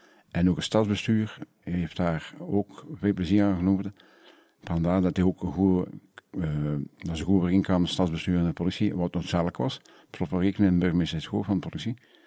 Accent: Ghent, East Flanders, Belgium; aanvankelijk, we komen eigenlijk van Gent Centrum. En dat noemde we de Veermanstraat. Daar liep het water nog, de Schelde, de naam van de Schelde. En dat was praktisch in het centrum.

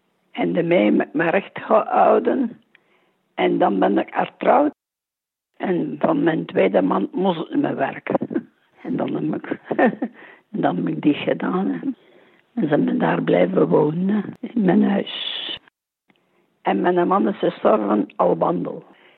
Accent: Belgium; Ik ben van Brabant. Ik ben in het rusthuis van het Heilig Hart van Kortrijk. Ik ben 90 jaar.

